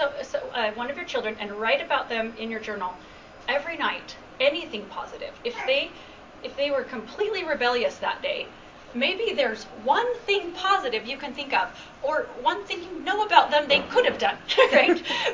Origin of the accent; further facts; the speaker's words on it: Utah, United States; I am from Utah originally, but all my kids were born and raised in Burley, Idaho, so that's why I get to be a part of this Idaho thing. Yeah. So, and I do live in Utah now.